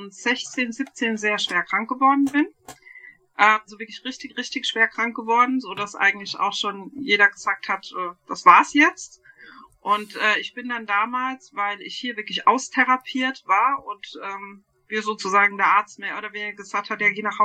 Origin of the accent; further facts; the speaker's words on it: Hesse, Germany; Ja, genau, aus Südhessen. Ja, also wir wohnen in Bürstadt und das ist eigentlich genau in so einem Dreiländereck zwischen Baden-Württemberg, Rheinland-Pfalz und Hessen.